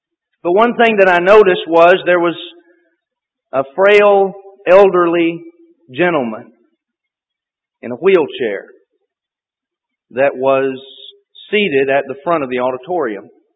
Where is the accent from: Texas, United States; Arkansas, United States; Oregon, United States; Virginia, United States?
Texas, United States; Quinlan; But growing up in Quinlan, many of the people in whose presence I grew knew